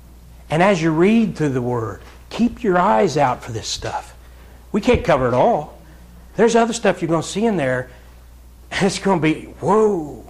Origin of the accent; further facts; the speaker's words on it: Wheelersburg, Ohio, United States; We pray for this fella down in my hometown who works with my Uncle Brian. And he's a volunteer at the fire department there in Wheelersburg.